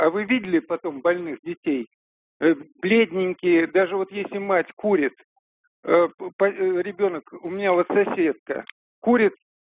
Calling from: Moscow, Russia; Я из Москвы

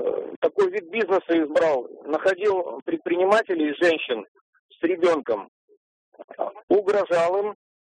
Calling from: Yekaterinburg, Sverdlovsk Oblast, Russia; город Екатеринбург.

